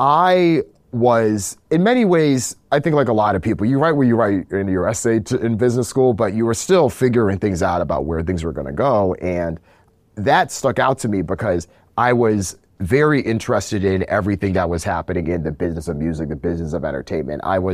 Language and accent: English; East Hartford, Connecticut, United States; Yeah, so grew up in East Hartford, went to high school there, East Hartford High Schoo